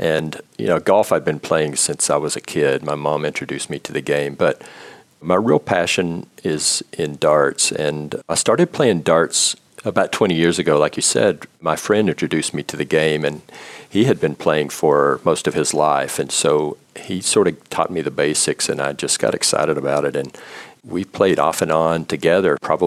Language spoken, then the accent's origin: English; Texas, United States; now in Marin, United States; That's right. I grew up in the Texas Panhandle.